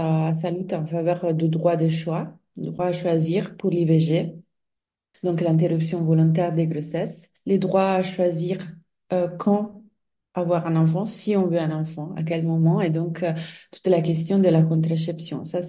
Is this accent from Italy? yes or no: yes; Italy; accent: Italian; French is a second language; now in France; je pense qu'on entend bien que je suis italienne ou qu'il y a un accent quelque part.